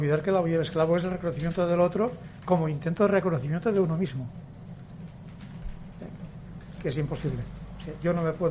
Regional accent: Valencian Community, Spain; A ver, yo, en mi pueblo se jugaba en el bar a las cartas.

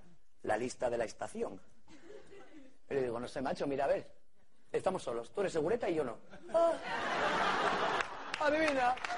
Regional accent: Asturias, Spain; now in Madrid, Spain; yo soy de Asturias, ¿vale? Entonces me tocó venir a Madrid

